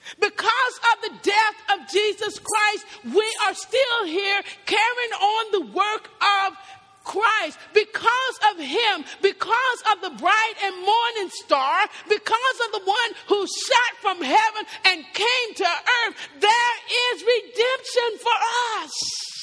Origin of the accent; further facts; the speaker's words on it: Kentucky, United States; So you know what … did, because I'm from Kentucky.